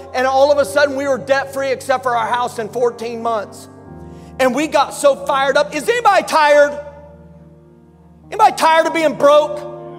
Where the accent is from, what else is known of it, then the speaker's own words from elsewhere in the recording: Indiana, United States; I grew up in Indiana, and in the wintertime, it's frozen ground.